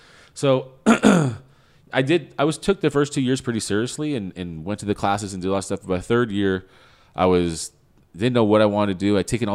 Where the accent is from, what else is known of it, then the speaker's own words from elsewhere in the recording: San Fernando Valley, California, United States; like I grew up in the San Fernando Valley. I went to Humboldt because I wanted to go to where the best weed was for college.